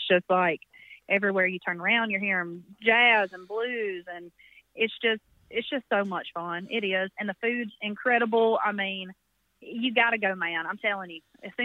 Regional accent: Louisiana, United States; since I'm from North Louisiana, I'm just redneck.

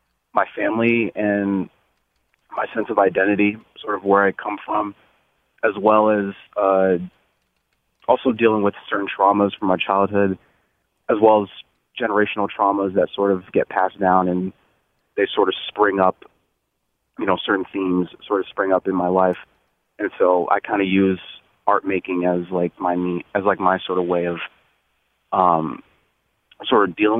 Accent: Bloomfield, Connecticut, United States; Sure. So I grew up in Bloomfield, Connecticut.

